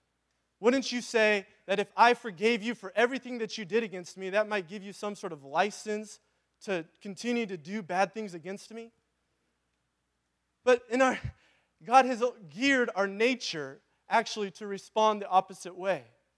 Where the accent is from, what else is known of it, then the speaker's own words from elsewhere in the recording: Graham, Washington, United States; I grew up in Graham, okay? Actually, sort of the Kapausen area. 288. I like to think of it as the Wild West, okay? And in our neighborhood, beautiful, I mean, everybody has like 5 or 10 acre lots